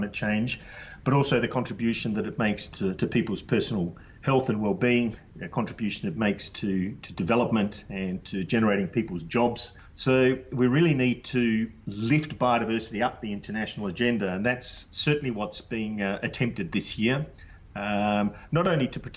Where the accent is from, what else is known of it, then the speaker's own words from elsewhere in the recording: Adelaide, South Australia, Australia; I grew up in Adelaide, as you said.